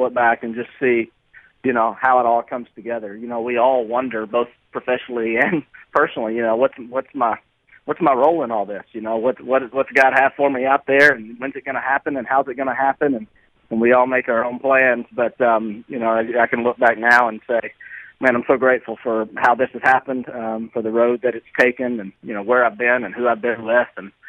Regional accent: Nashville, Tennessee, United States; I'm from Nashville, which is where Belmont and Lipscomb are, so it was easy for me just to wait it out and wait for the right opportunity.

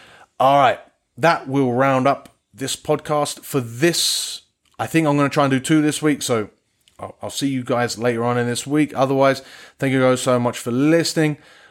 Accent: England, United Kingdom; and I say this as an Englishman

